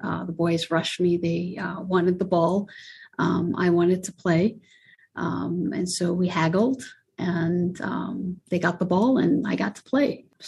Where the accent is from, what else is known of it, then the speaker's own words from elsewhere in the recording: Amman, Amman Governorate, Jordan; The scene reminded me of home. I grew up in the Middle East in Amman, Jordan, and it was what I had missed about home and about the game.